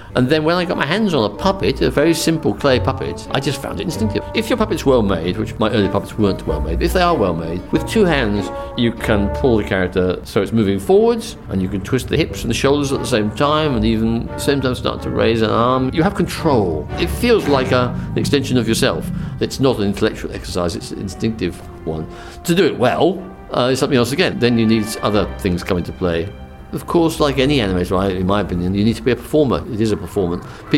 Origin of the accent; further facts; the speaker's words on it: England, United Kingdom; A lot of my influences were American. I was growing up in England.